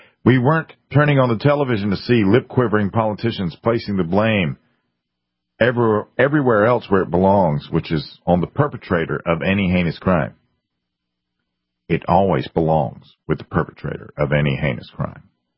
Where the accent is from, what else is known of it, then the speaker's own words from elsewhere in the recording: South Carolina, United States; When I grew up in South Carolina, it was sort of rural back then, I guess. I spent a lot of time out in the rural areas.